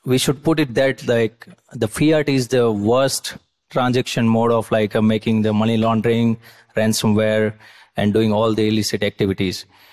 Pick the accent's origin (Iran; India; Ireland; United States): India; As I come from India, we have like amazing food, right?